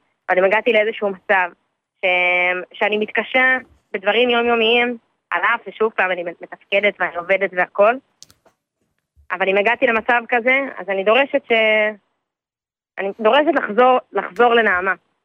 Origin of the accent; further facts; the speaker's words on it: Ra'anana, Central District, Israel; אני גרה ברעננה.